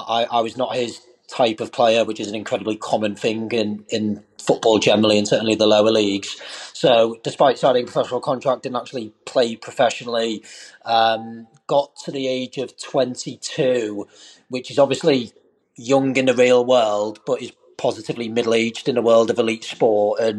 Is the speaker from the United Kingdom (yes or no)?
yes; North West England, United Kingdom; So I was in no way unusual as a young lad growing up in Merseyside in wanting to be a professional footballer.